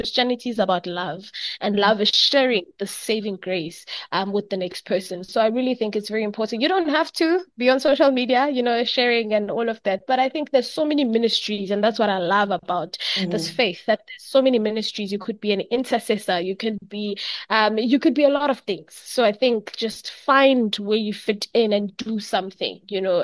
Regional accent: Soweto, Gauteng, South Africa; I was born and bred in Soweto, so I'm an only child.

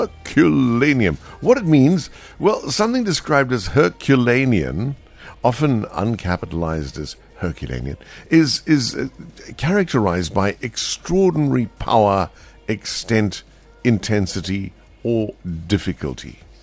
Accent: South Africa; Like being a South African, you know, just being a South African in the modern epoch

